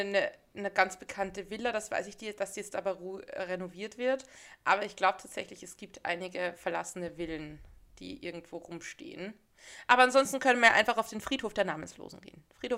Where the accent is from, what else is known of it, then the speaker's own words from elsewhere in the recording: Vienna, Austria; bei uns in Wien zum Beispiel wird alles, da gibt es ja so ein eigenes Magistrat, was sich um alle Gärten kümmert